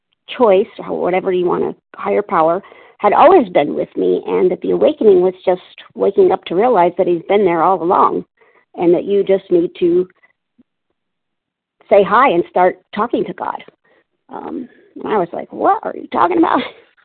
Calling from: Palmdale, California, United States; I'm calling from Palmdale, California.

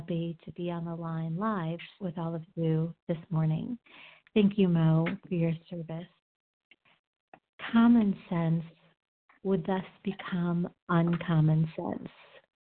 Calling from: Colorado, United States; I'm calling in from Colorado.

